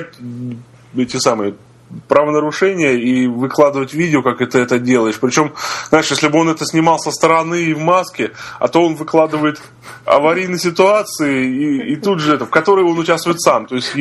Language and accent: Russian; Volgograd, Volgograd Oblast, Russia; Поскольку Волгоград это мой родной город, я опознал сразу маршрут, где он катается.